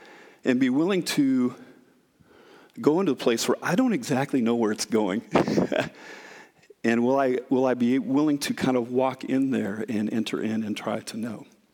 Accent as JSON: {"language": "English", "region": "Iowa", "country": "United States", "tie": "born or raised there", "said": "And, you know, growing up in Iowa, I didn't have a lot of experience that way in New York City"}